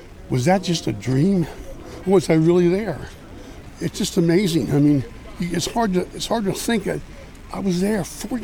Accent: Lancaster, Pennsylvania, United States; I'm from Lancaster, Pennsylvania.

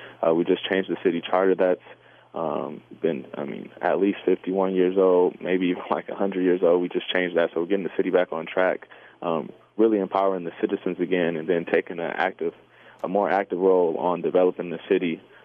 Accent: Inkster, Michigan, United States; So right now, Inkster is my hometown.

